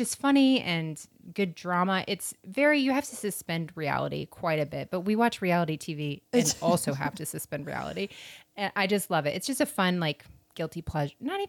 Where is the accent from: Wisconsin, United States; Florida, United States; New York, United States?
Florida, United States; Well, I'm from Florida. So, I mean, I don't even fight it anymore. I'm like, yeah, no, that's Florida.